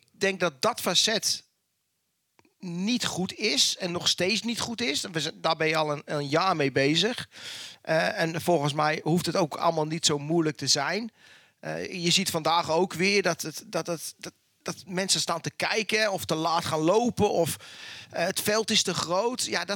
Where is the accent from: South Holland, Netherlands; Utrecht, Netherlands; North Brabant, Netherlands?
Utrecht, Netherlands; Want ik ben Utrechter